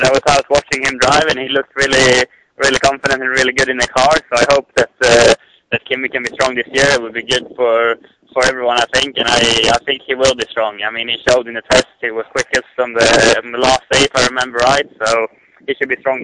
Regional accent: Kumla, Örebro County, Sweden; this year I've decided to live in Sweden and in Kumla, my hometown

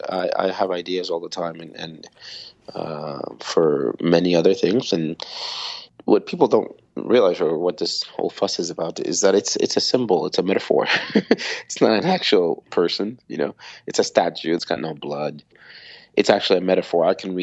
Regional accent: Cuba; English is a second language; Growing up in Cuba

